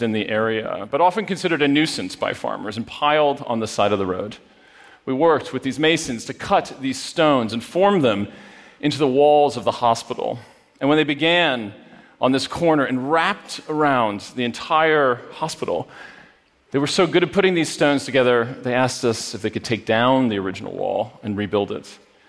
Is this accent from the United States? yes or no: yes; Poughkeepsie, New York, United States; And even in Poughkeepsie, my hometown, we thought about old industrial infrastructure.